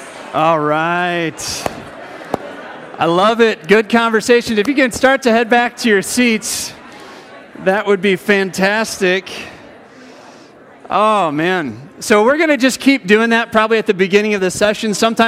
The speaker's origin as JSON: {"language": "English", "town": "Rock Island", "region": "Illinois", "country": "United States", "tie": "born or raised there", "said": "I grew up in Rock Island, Illinois."}